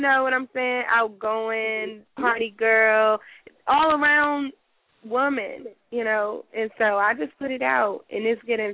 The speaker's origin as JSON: {"language": "English", "region": "Maryland", "country": "United States", "tie": "born or raised there", "moved": "as an adult", "lives_now": "Atlanta, United States", "said": "but after I graduated high school in 2008, I moved from Maryland to Atlanta, and I got my start in songwriting there"}